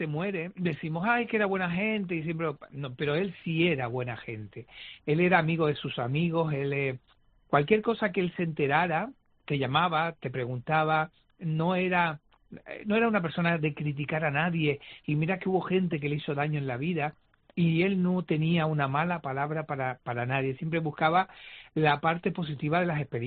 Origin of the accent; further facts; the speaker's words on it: Canary Islands, Spain; era muy muy de los dejes de, sí, de nosotros, sobre todo de nuestra forma de hablar los canarios